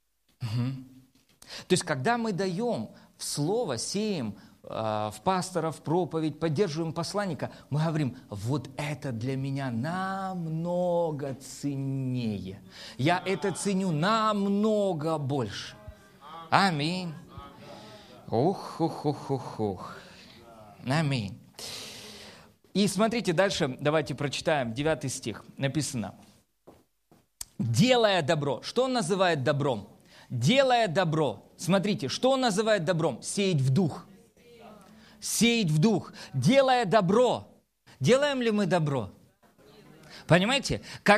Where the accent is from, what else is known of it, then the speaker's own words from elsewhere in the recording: Donetsk Oblast, Ukraine; я сам тоже из Донецкой области.